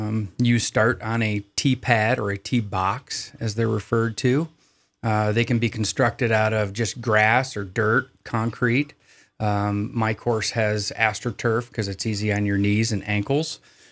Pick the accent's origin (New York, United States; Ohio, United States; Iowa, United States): Ohio, United States; Akron; moved away as an adult; also born or lived in Cincinnati; now in Alaska, United States; I was born and raised in Akron, Ohio. I started playing disc golf in 1986 at the University of Cincinnati and decided to move to Alaska when it was 1991.